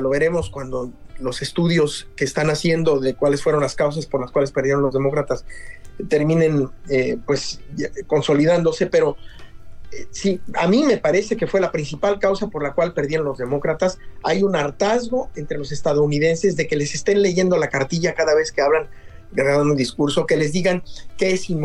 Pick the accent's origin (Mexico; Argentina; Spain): Mexico; now in United States; como mexicano lo digo, y como morenito